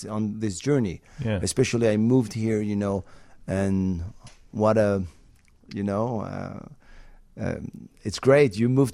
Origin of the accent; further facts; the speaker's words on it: France; English is a second language; Yeah, I'm from France.